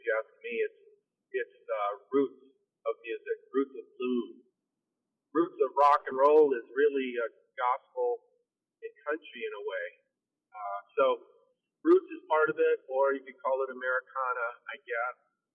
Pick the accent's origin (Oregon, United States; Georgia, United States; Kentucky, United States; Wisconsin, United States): Kentucky, United States; now in Nashville, United States; Originally, I'm from Kentucky. My family's been Kentucky folks for the last, I don't know, couple hundred years. All my brothers play, my dad, mom, sang, and I've lived in Nashville now 30 years this week.